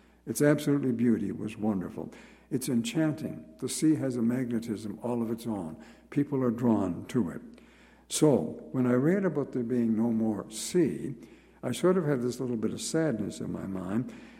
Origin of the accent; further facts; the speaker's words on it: Nova Scotia, Canada; Many of you will know that I grew up in Nova Scotia, and the sea was part of my life.